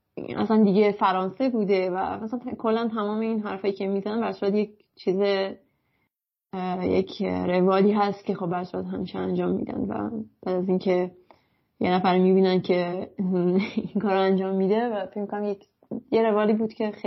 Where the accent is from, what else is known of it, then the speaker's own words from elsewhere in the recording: Iran; moved away; واسه من از ایران خارج شدم اومدم اینجا و دیگه این چیزها رو نمیبینم